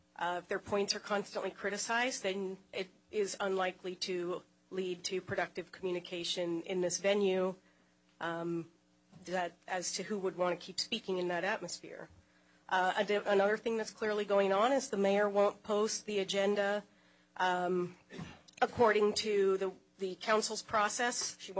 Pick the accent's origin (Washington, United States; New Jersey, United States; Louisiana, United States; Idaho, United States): Washington, United States; Black Diamond; now in Bellevue, United States; Bellevue, and I grew up in Black Diamond.